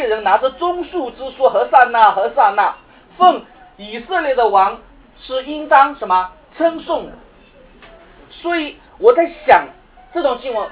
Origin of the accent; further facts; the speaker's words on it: Zhejiang, China; 我现在我家住的地方和我老家的位置正好是两里路，也就是瓯海跟瑞安的边界交界处这么近